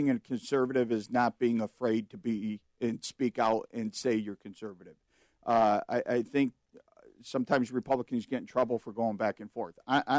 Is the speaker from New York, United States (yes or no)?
no; North Aurora, Illinois, United States; I'm from North Aurora.